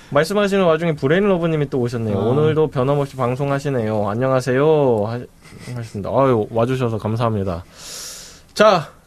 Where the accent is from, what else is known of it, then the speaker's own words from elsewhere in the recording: Bucheon, Gyeonggi Province, South Korea; 저는 이제 부천 출신으로서 부천의 자랑은